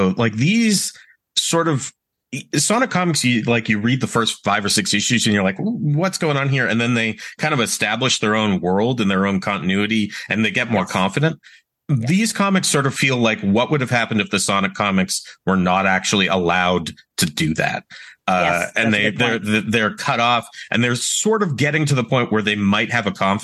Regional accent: Edmonton, Alberta, Canada; No, I grew up in Edmonton, which is actually where I live now. It's still in Canada, but not in Toronto.

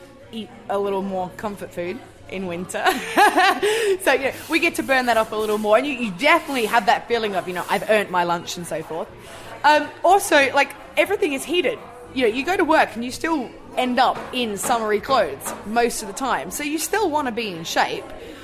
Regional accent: Australia; I'm from Australia, where we have sun all the time.

